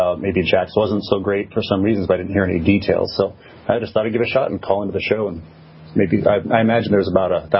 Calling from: San Francisco, California, United States; Calling from San Francisco.

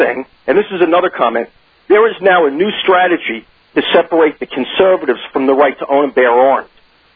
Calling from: Oyster Bay, New York, United States; Okay, I'm calling you from Oyster Bay, Long Island. However, the home of Theodore Roosevelt.

